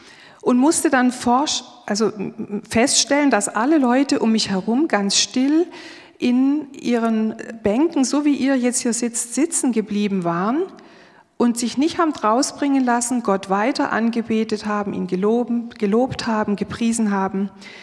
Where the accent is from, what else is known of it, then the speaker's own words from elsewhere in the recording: Schramberg, Baden-Württemberg, Germany; mein Mann und ich, wir kommen aus Schramberg, das ist ja nicht allzu weit weg